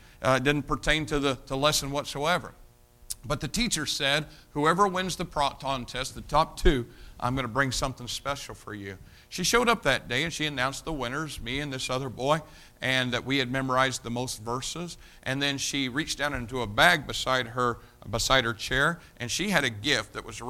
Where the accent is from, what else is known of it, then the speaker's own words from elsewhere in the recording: Jasonville, Indiana, United States; I was taken from Jasonville, Indiana, and put into poverty-stricken inner-city Chicago.